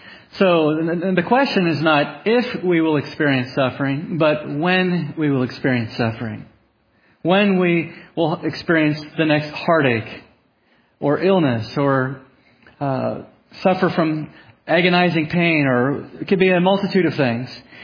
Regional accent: Naples, Florida, United States; It hit my hometown where I grew up in Florida. Bullseye went right over where I was born, Naples, Florida.

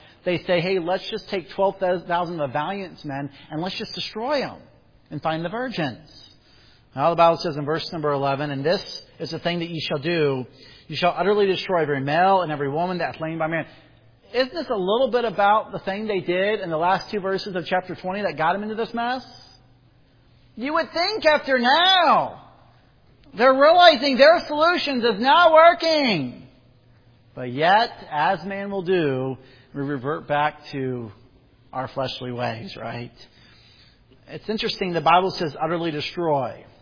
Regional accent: Indiana, United States; You know, I'm from Midwest Indiana, and our community has over 12,000 Amish. It's the third largest Amish settlement in the U.S. And I grew up next door to Amish.

